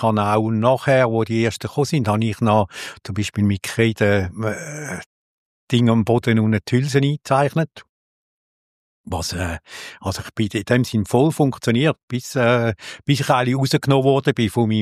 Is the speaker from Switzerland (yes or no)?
yes; Switzerland; bei uns in der Schweiz sicher nicht so extrem wie in unserem Amerika oder so.